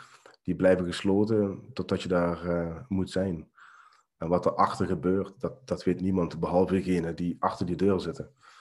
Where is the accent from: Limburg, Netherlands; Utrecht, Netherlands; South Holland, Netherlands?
Limburg, Netherlands; 34 jaar en woonachtig in Limburg. Het zal ook wat horen zijn aan mijn tongval.